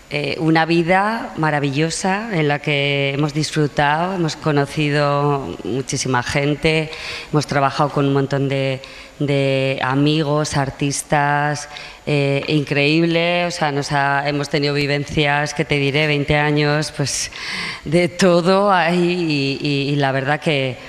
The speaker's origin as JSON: {"language": "Spanish", "region": "Navarre", "country": "Spain", "said": "No sé, somos de aquí, somos navarros."}